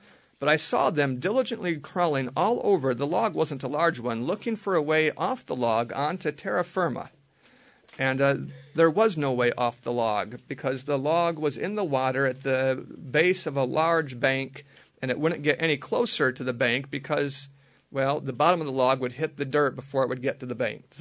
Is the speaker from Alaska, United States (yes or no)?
yes; Alaska, United States; I grew up in Alaska, and there are times when bears get more than enough salmon to eat.